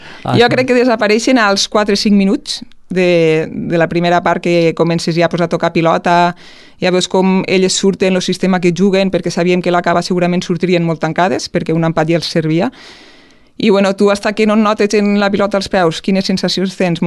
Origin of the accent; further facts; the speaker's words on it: Amposta, Catalonia, Spain; perquè sóc d'Amposta